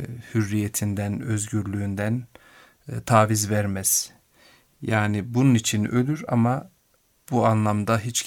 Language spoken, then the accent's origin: Turkish; Yahyalı, Kayseri, Turkey; Ben Kayseri Yahyalı doğumluyum. Ve okulumu İmam Hatip Lisesi'ni orada bitirdim. Sonra Marmara Üniversitesi İlahiyat Fakültesi'ne geldim 88 yılında.